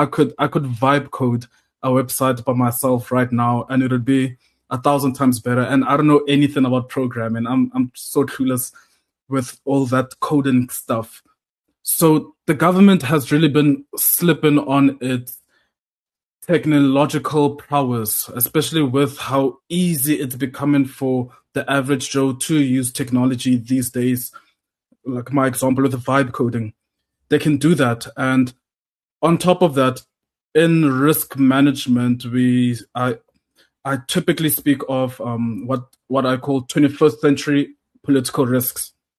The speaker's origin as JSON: {"language": "English", "country": "South Africa", "said": "It's actually quite embarrassing as a South African to look at that, at the website."}